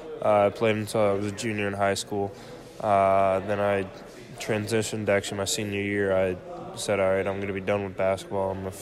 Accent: Illinois, United States; I mean, that'll definitely always be home. In the Midwest, if you've never been there, it's interesting.

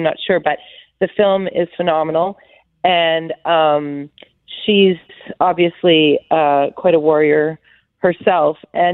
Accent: Canada; So I'm pretty Ukrainian. But I think I'm very Canadian.

